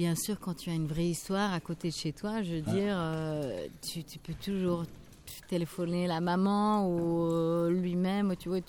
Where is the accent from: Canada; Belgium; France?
Belgium; Flanders; Mais c'est nous, chez nous, en Flandre, ça n'a pas tellement existé ou pas tellement longtemps.